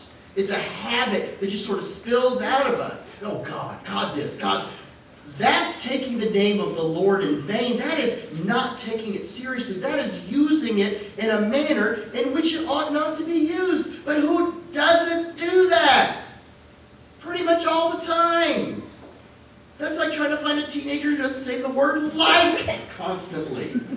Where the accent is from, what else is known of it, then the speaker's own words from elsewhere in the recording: the South, United States; You know, I'm a Southerner, so I have a reflexive sir and ma'am.